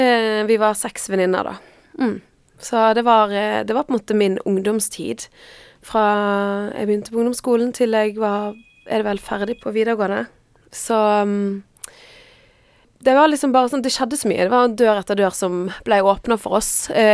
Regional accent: Frekhaug, Vestland, Norway; Jeg husker jeg snakket om når jeg vokste opp, at vannet på Frekkhaug var faktisk veldig god kvalitet på.

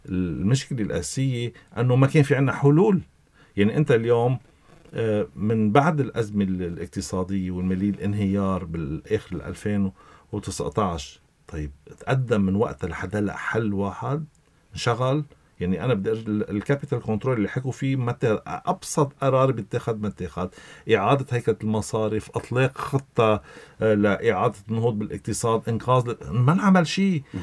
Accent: Lebanon; نحن كلبنانيين

